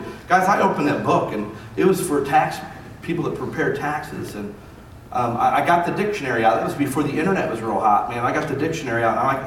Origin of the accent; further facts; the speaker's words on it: Akron, Ohio, United States; also born or lived in Kansas City, Missouri; I am not from here. I grew up in Akron, Ohio. And I went to Bible school in Kansas City, Missouri.